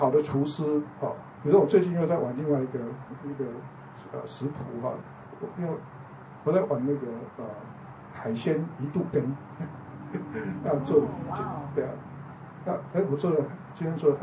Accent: Taiwan; 我们台湾人不是有一首民谣叫思想起吗？

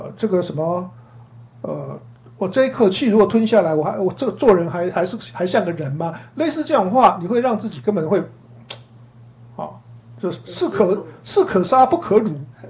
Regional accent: China; 因为我是中国人，比较不会跟人家打招呼

